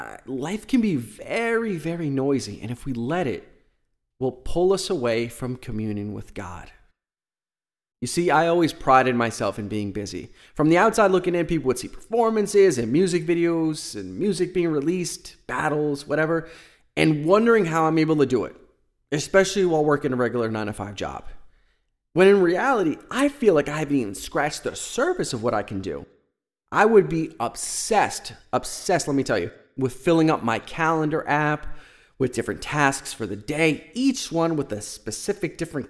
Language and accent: English; New York, United States; I'm from New York, and so at times I see that at its absolute worst, especially on the commute to and from work.